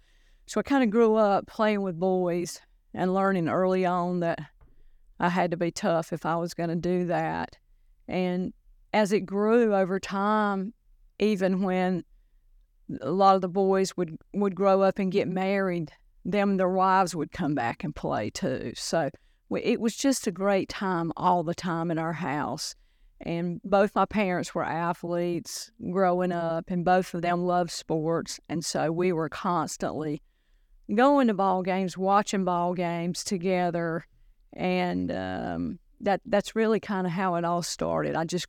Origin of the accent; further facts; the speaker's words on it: United States; Well, you know, I did grow up in Johnston County. I was a rural gal, grew up in the country.